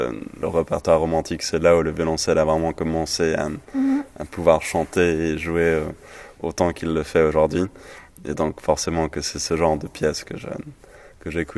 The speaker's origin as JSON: {"language": "French", "region": "Geneva", "country": "Switzerland", "said": "je viens de Genève"}